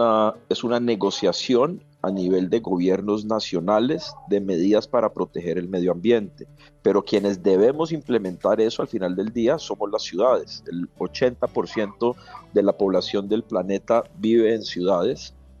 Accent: Cali, Valle del Cauca, Colombia; Creo que los caleños, y pues lo siento yo como caleño, me lo dicen en la calle

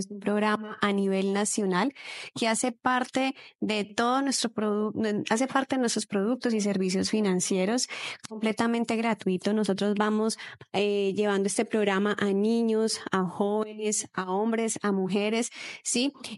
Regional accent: Cali, Valle del Cauca, Colombia; now in Popayán, Colombia; Yo vengo de allá, soy caleña, pero ya llevo 11 años viviendo en Popayán, una ciudad maravillosa

